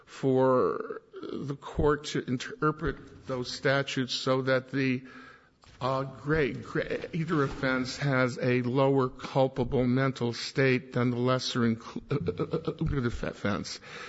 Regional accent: Toledo, Ohio, United States; from Toledo, Ohio.

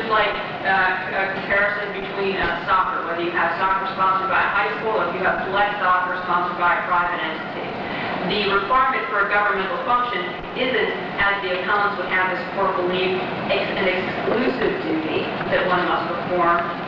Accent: Pennsylvania, United States; I'm from Pennsylvania. These things didn't happen there.

